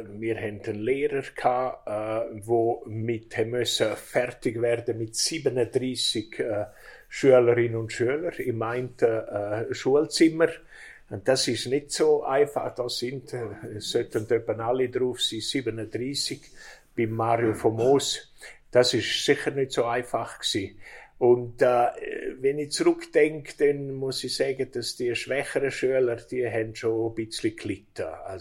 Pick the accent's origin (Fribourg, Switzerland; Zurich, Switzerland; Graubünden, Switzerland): Graubünden, Switzerland; Samedan; Ich bin in Samedan geboren. Meine Eltern haben hier gewohnt. Ich bin das vierte Kind gewesen.